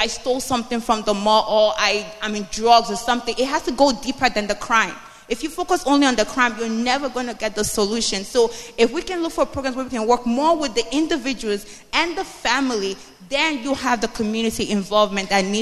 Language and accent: English; Nigeria; moved away; I came from Nigeria and moved on.